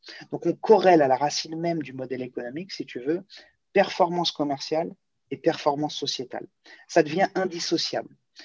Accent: Rueil-Malmaison, Île-de-France, France; parce que je suis de Rueil-Malmaison

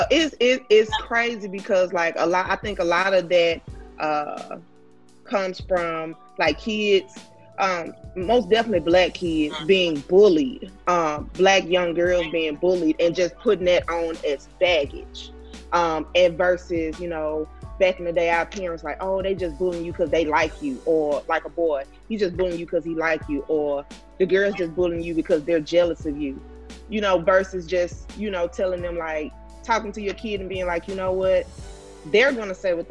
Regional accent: Mississippi, United States; I think a lot of that comes from by me being born and raised in the Mississippi Delta.

